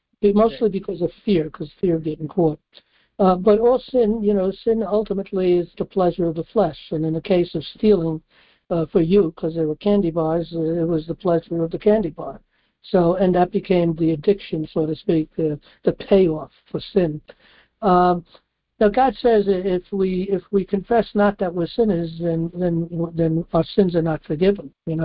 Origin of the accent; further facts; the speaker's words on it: New York City, New York, United States; I grew up in New York City, there was the 5 and 10